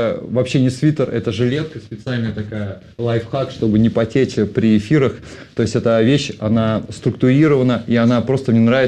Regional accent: Perm, Perm Krai, Russia; now in Saint Petersburg, Russia; еще я из бедной семьи, мы переехали из Перми с мамой, и я увидел Петербург, мы поселились, то есть мы жили в Перми, в самом дальнем районе, дальше только Китай

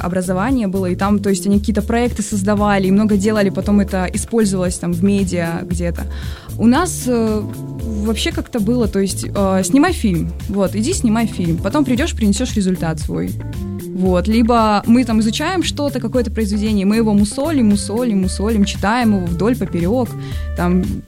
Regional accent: Russia; потом говоришь, там, я из России

